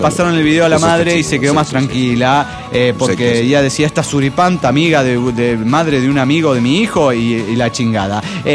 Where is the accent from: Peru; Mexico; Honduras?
Mexico; Guadalajara, Jalisco; de Guadalajara, Jalisco, México.